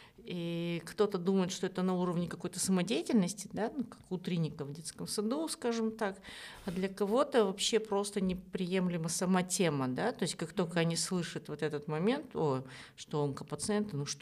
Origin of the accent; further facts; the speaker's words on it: Almaty, Kazakhstan; премьера у нас была в Алма-Ате, и там было немного проще, потому что все-таки мы в родном городе